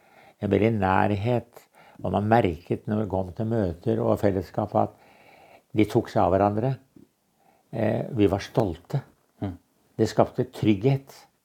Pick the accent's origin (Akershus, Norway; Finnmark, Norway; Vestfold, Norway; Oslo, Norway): Vestfold, Norway; Tønsberg; Og så den siste stedet vi vokste opp i Tønsberg, Betania-menigheten